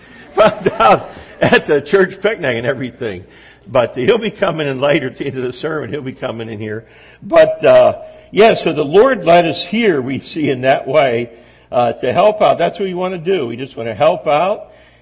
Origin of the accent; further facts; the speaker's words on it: Pennsylvania, United States; We're from Juniata County. We live about 6 miles east of Mifflintown.